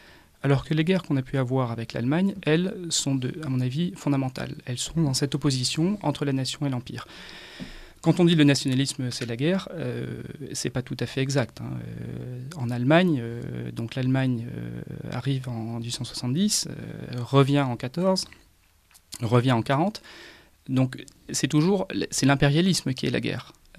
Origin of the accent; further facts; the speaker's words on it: Atlantic coast, France; Pour moi, qui viens de la côte atlantique, c'est une évidence.